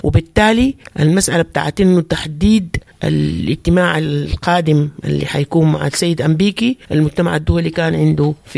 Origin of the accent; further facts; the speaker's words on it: Sudan; كلنا كسودانيين وسودانيات كان جوا السودان ولا برا السودان